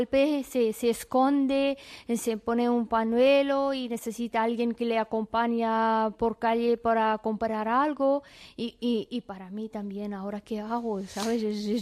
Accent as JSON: {"language": "Spanish", "country": "Afghanistan", "second_language": "Spanish", "moved": "yes", "lives_now": "Spain", "said": "cuando yo estaba en mi país y todo eso"}